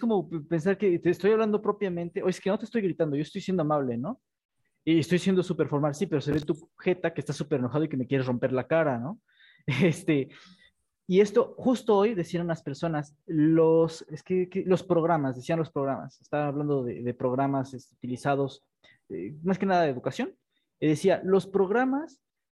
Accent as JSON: {"language": "Spanish", "region": "central Mexico", "country": "Mexico", "said": "Los del norte de México. Pero en el centro de México no tenemos acento."}